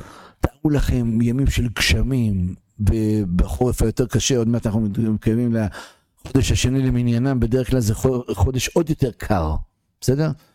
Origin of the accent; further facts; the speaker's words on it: Ra'anana, Central District, Israel; אני בא מרעננה